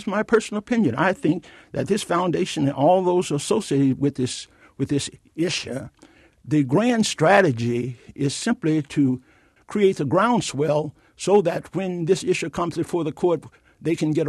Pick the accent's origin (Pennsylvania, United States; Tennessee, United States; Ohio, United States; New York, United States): Tennessee, United States; Memphis; I come from the South, and this is very important. I come from Memphis, Tennessee. I was raised during the 40s.